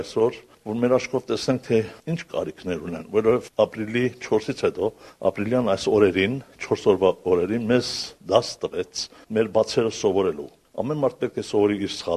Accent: Nagorno-Karabakh, Azerbaijan; Ինձ ասում են, դու Արցախցի ես, ես Արցախցին գումարած Արցախցի եմ։

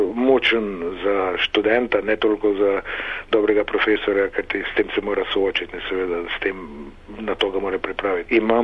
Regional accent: Maribor, Drava, Slovenia; moved away as an adult; now in Ljubljana, Slovenia; Prihajam iz Maribora, kjer sem preživel lepo otroštvo in mladost, potem sem pa po študiju v Zagrebu dobil tako rekoč takoj službo v Ljubljani na glasbeni šoli in od takrat, se pravi od leta 1989, živim v Ljubljani.

